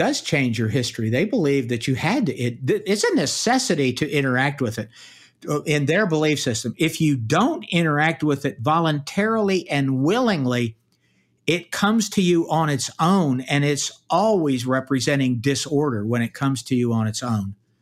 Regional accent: United States; which we did, I'm American, our government outlawed all sorts of rituals

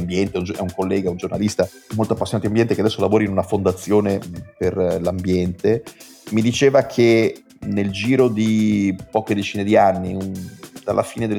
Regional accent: Emilia-Romagna, Italy; io peraltro sono emiliano, quindi devo ammettere il difetto

